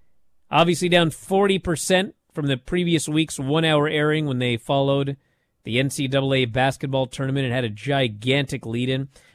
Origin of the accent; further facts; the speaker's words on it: Canada; For me, coming as an independent wrestler from Canada whose background is I'm British.